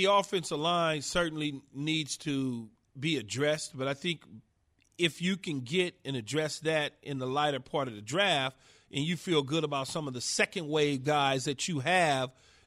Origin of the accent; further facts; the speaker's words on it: Los Angeles, California, United States; I'm a poor guy growing up in South Los Angeles in an apartment building with 20 people in a two-bedroom.